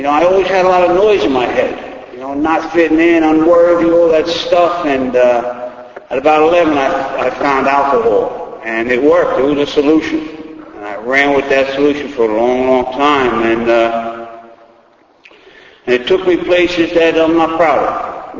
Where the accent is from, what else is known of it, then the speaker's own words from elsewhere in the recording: Queens, New York, United States; I grew up in Queens, one of nine kids. My father was a New York City cop, and I was the youngest boy.